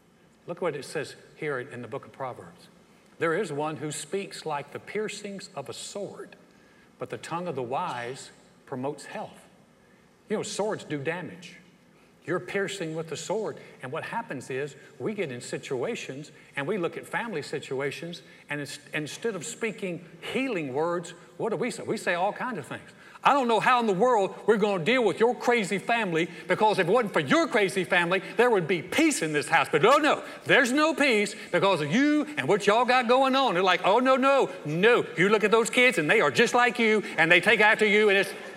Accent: the South, United States; I am from the South. That is not how we fight.

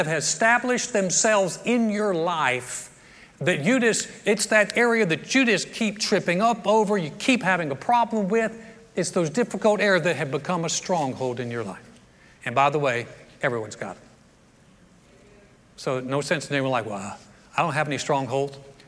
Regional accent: United States; born there; I was born right outside of New York City. Not proud about it, but that's just the way it is.

